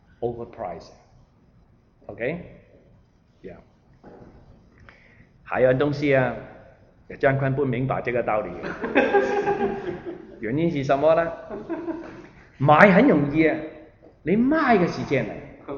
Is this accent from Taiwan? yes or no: no; Hong Kong; moved away; 我从香港来，我来了很久，40多年